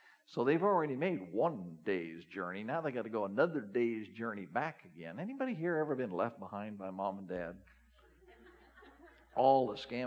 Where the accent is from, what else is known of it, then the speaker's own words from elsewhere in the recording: Wyoming, United States; I grew up in Wyoming, and we were kind of new to these freeways.